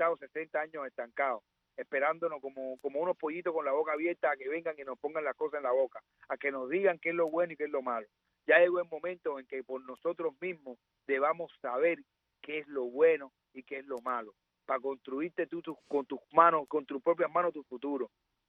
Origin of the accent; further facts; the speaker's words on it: Cuba; moved away; tuvimos que salir de Cuba para conocer la verdadera historia nuestra.